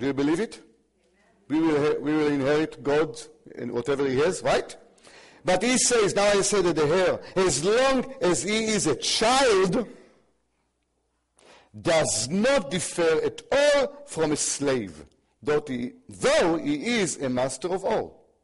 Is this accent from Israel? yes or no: yes; Israel; I come from Israel, plenty of Messianic synagogues.